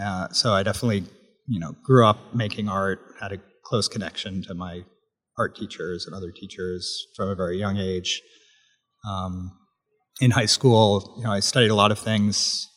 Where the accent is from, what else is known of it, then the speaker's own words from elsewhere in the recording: Philadelphia, Pennsylvania, United States; Well, I grew up in Philadelphia, right in the city. So it's a big city, but it's also like a kind of small, comfortable town at the same time.